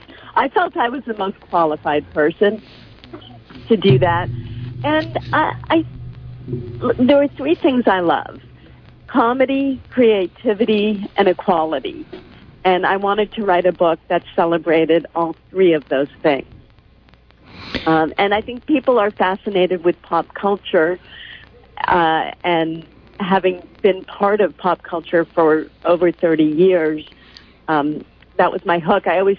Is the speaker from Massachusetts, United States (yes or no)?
yes; Boston, Massachusetts, United States; And I grew up in Boston in the late 60s and early 70s and loved the Red Sox and the Celtics and the Bruins.